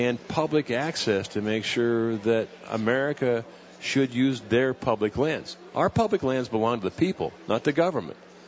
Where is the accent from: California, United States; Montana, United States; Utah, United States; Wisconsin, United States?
Montana, United States; Because, you know, I grew up in Montana, and I've watched over the period of time roads being shut down over and over.